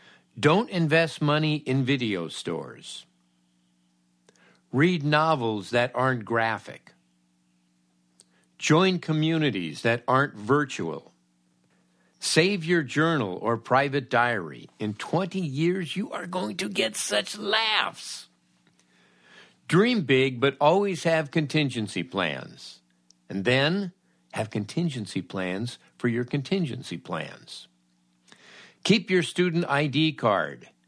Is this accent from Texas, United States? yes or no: no; Los Angeles, California, United States; some stories of my checkered youth growing up in Los Angeles and living the California myth.